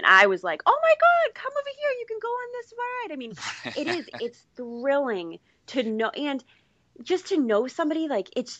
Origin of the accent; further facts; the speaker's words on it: Massachusetts, United States; He's from California and I was from Massachusetts.